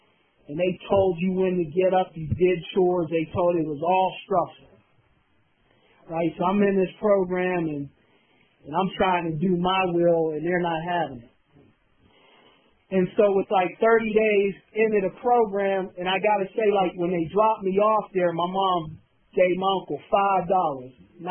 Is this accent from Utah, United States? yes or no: no; Pittsburgh, Pennsylvania, United States; I'm from Pittsburgh, don't know nobody.